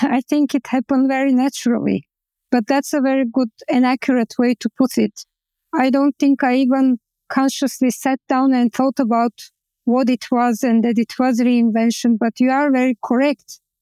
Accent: Bulgaria; moved away; Growing up in Bulgaria, you are told that you are a Turk. I am growing up in a Muslim Turkish family.

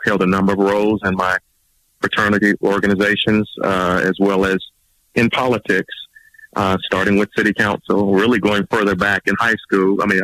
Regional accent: South Carolina, United States; Well, you know, I'm originally from South Carolina, as is the case with Mo Brooks as well.

